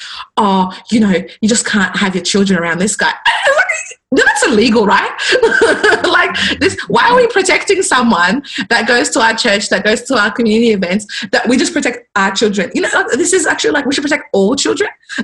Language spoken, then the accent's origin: English; Ethiopia; okay, they're from Nigeria, I'm from Ethiopia. We have like no language.